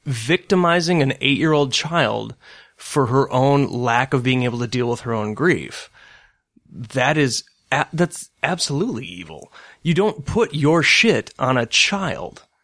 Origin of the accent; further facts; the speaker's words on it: Sweden; I am flawed. I come from Sweden.